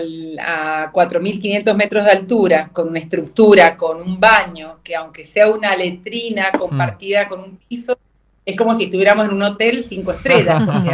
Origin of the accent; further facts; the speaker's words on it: Potrerillos, Mendoza, Argentina; porque de chiquita siempre me crié en Potrerillos, en El Salto.